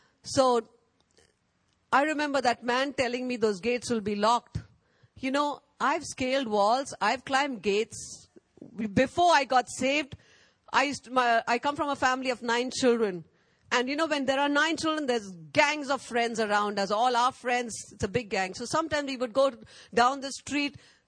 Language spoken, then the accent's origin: English; India; I said, I'm Indian. No foreigners are allowed in Nicobar. He said, you're not a Nicobari. I said, yes, Archbishop, I'm not a Nicobari.